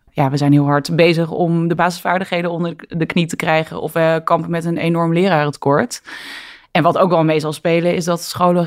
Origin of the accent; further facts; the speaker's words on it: Zeeland, Netherlands; Toen ben ik opgegroeid in Zeeland.